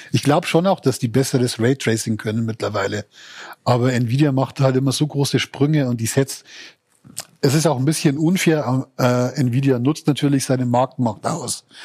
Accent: Bavaria, Germany; ich komme aus Bayern, wie man hört

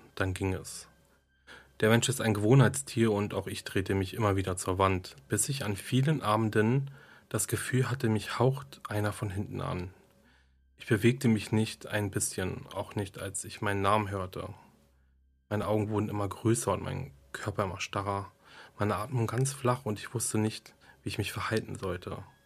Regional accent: Berlin, Germany; ich komme auch aus Berlin

